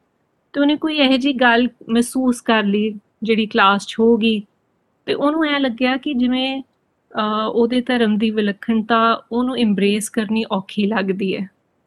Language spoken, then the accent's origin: Punjabi; Chandigarh, India; ਜੀ ਅਤੇ ਚੰਡੀਗੜ੍ਹ ਦੀ ਜੰਮਪਲ ਹਾਂ।